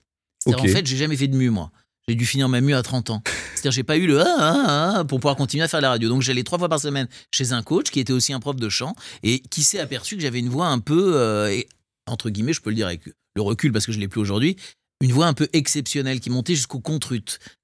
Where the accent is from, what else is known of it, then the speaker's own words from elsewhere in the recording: Nancy, Grand Est, France; parce que moi je suis de Nancy et les divertissements, c'était la télé.